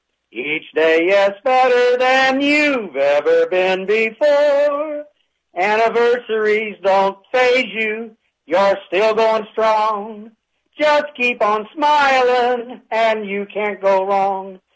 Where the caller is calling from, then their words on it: Effingham, Illinois, United States; Well, I'm calling from Effingham, Illinois